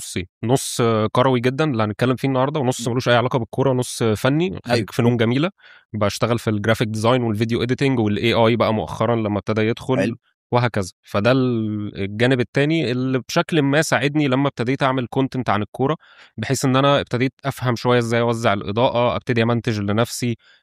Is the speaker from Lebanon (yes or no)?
no; Egypt; اقدم استاد في افريقيا استاد اسكندريه اللي على بعد كام شارع من بيتي، واحنا مش عارفين، احنا مش عارفين ان اقدم استاد في افريقيا موجود عندنا في مصر وجنب بيتي.